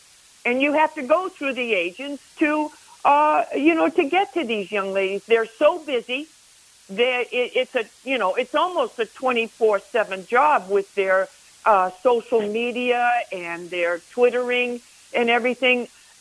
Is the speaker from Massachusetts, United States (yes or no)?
yes; Massachusetts, United States; And being being born and raised in Massachusetts, I only live, 40 miles from the golf house.